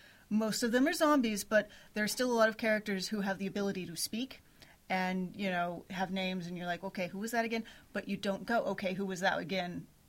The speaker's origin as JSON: {"language": "English", "region": "Texas", "country": "United States", "moved": "yes", "lives_now": "United Kingdom", "said": "Oh, well, I'm from Texas, but I've moved around a lot, and now I'm here in the UK."}